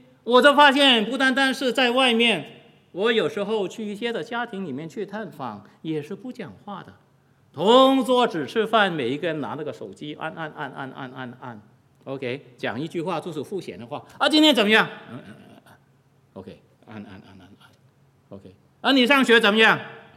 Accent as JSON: {"language": "Chinese", "region": "Guangdong", "country": "China", "said": "我们广东话有一句是骂人的"}